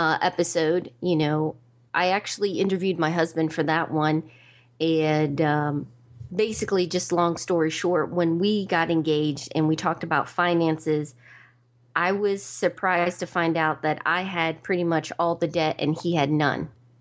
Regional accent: New York, United States; born there; also born or lived in Georgia / Maryland / Virginia; now in Raleigh, United States; I consider myself an East Coast girl. I was born in New York, lived in Georgia, Maryland, Virginia, and now I'm in Raleigh, North Carolina.

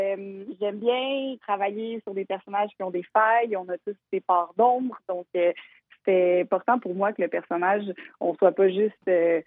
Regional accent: Repentigny, Quebec, Canada; Moi, je viens de Repentigny. En fait, on vient de Repentigny dans la Naudière.

